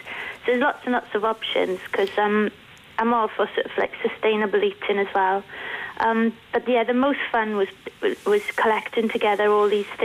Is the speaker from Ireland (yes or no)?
yes; Leinster, Ireland; Well, I grew up about 50 miles away from the coast, the east coast of Ireland, because I grew up in a place called Treveen, which is, you can see the ferry crossing from Fishguard to Rosslare. And I used to collect mussels from the sea there.